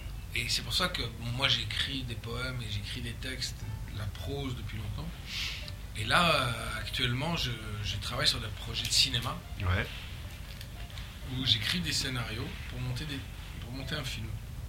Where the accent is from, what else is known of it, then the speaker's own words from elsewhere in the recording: France; born there; also born or lived in Canada; je suis né en France, j'ai vécu 15 ans au Canada, mais mon âme et mon imaginaire, elle est complètement russe et polonaise.